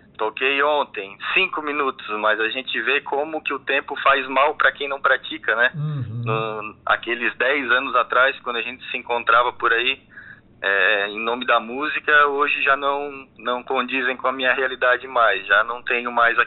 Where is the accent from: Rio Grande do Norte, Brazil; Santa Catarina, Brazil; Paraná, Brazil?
Santa Catarina, Brazil; Urussanga; Isso, nascido e criado em Uruçanga, né?